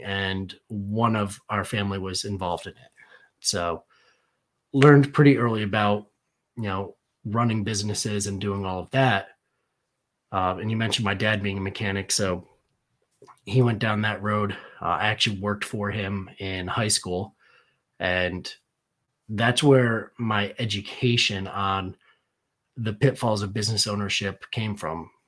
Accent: Danbury, Connecticut, United States; So I grew up in Danbury, Connecticut, which some people know, some don't.

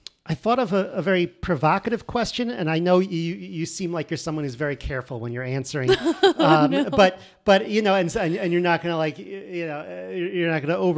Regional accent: Connecticut, United States; I grew up in Connecticut, and so did my co-host Aaron here.

